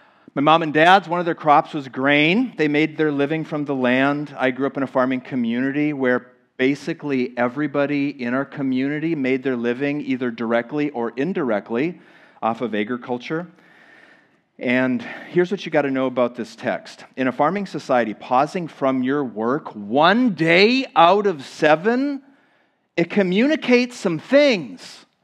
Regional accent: Minnesota, United States; I grew up on a farm out in the country. I mention this from time to time. I grew up in Minnesota, and I thank the Lord for the privilege.

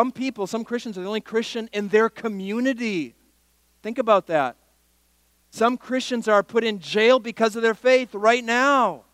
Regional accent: Minnesota, United States; Small town girl from where I grew up in Minnesota.

